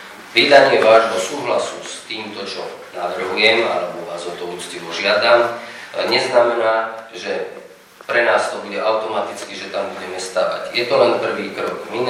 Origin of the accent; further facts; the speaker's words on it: Polomka, Banská Bystrica Region, Slovakia; now in Banská Bystrica, Slovakia; Ja teda osobne pochádzam z Polomky z Orehronia, aj keď žijem v Bystrici